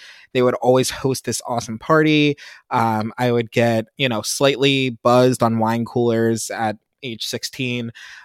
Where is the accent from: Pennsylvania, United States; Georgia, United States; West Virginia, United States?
Pennsylvania, United States; you know, I'm from Pennsylvania. I'm not from anywhere super sexy.